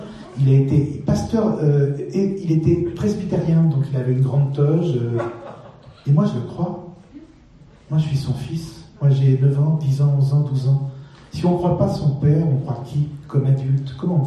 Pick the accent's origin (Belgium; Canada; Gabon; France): France; Lyon, Auvergne-Rhône-Alpes; nous sommes de Lyon, mon père est de Lyon.